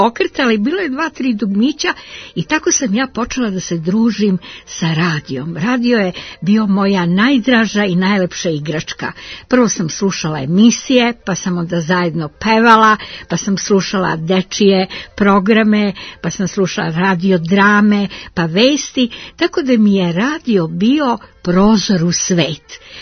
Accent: Belgrade, Serbia; rođena sam u Beogradu na Dorćolu, rasla sam 50. godina

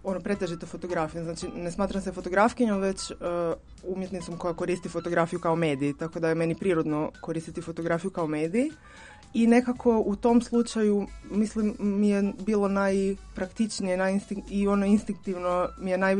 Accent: Umag, Istria County, Croatia; ja sam s mora, znači ja sam iz Umaga, što je u Istri, na ono, turistički grad na obali. I imam cijeli život taj doticaj s turizmom, znači rođena sam u turizmu, u obitelji koja se bavi turizmom

